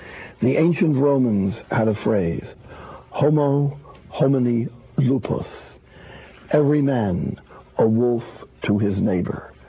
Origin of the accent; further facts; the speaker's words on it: New York, United States; I'm a New Yorker, I'm a large city person